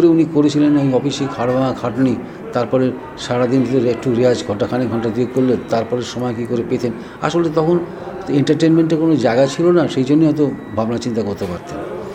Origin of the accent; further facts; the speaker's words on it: Ariadaha, West Bengal, India; আমার জন্ম হয়েছিল দক্ষিণেশ্বরে আড়িয়াদাওয়াতে, সালটা 1937, এবং সেই সময় তো